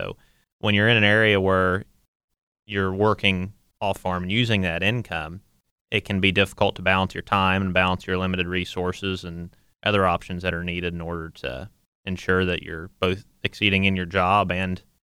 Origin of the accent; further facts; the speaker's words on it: Clermont County, Ohio, United States; I'm from Claremont County in Southwest Ohio. I operate a small grain farm, also grow some tobacco and bale hay and straw.